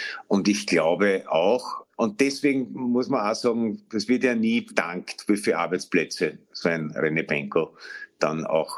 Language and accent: German; Austria; Und als Österreicher kann man sagen